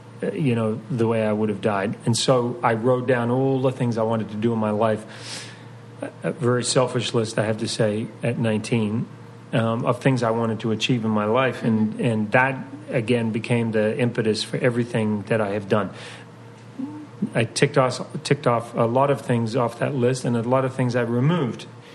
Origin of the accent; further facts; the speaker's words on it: Christchurch, Canterbury, New Zealand; the terrible shootings that took place in my hometown of Christchurch. So we're a small nation, but we sort of punch above our weight. We're only about 5 million people